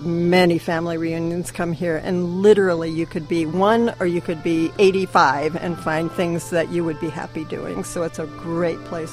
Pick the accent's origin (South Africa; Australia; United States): United States; California; I grew up in California